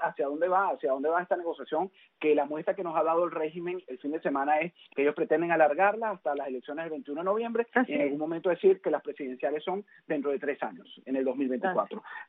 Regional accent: Venezuela; porque también como venezolano quiero decirlo

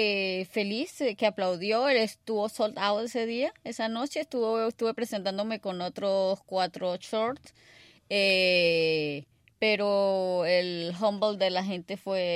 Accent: Venezuela; como yo soy de Venezuela, uno tiene que trabajar aquí, mandarle a la familia

